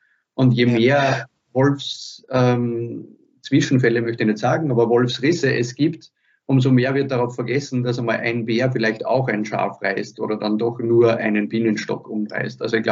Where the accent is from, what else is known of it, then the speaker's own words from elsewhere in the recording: Austria; Und bei uns in Österreich, weiß ich nicht, ob wir da schon etwas erkannt haben